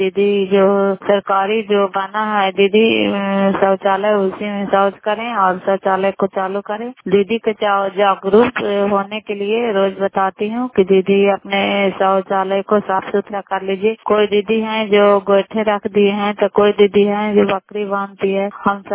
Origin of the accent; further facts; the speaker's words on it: Bairiganj, Bihar, India; नालंदा जिला कराय ब्लॉक मकरौटा पंचायत ग्राम बैरीगंज की निवासी हूँ।